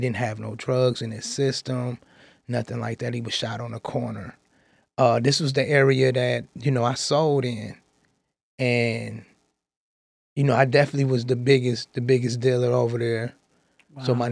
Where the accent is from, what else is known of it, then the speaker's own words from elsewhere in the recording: Flint, Michigan, United States; because I was raised in Flint, Michigan, you know, for a majority of my life